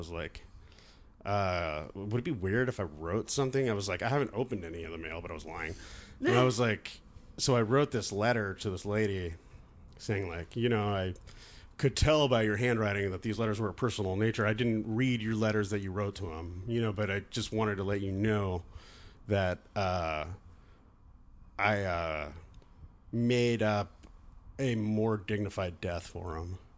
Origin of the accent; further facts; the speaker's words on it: Danville, California, United States; the address was from my hometown in Danville, where I grew up.